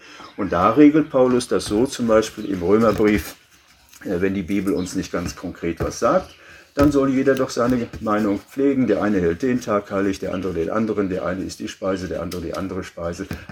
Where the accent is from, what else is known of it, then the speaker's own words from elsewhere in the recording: West Germany, Germany; Und wir kommen aus Westdeutschland, wir sind die Tradition nicht gewohnt.